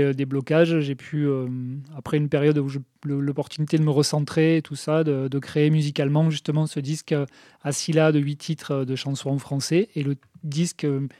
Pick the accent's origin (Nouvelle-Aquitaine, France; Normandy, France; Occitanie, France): Occitanie, France; Saint-Affrique; born there; Je suis né à Sainte-Afrique, la petite ville de Sainte-Afrique.